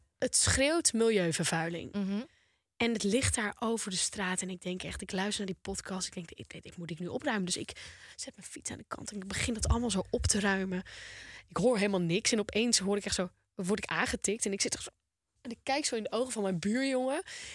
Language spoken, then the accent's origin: Dutch; Volendam, North Holland, Netherlands; Ik ben een Volendammer, ik vind dat echt vreselijk.